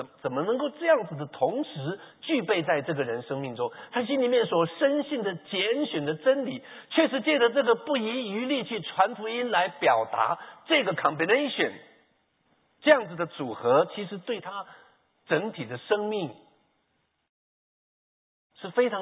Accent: China; 有点像是我们中国人说姜太公钓鱼怎么样，愿者上钩。

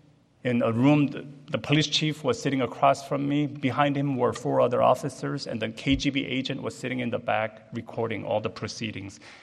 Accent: United States; You know, growing up in America, I thought being bilingual, Korean and English, was something.

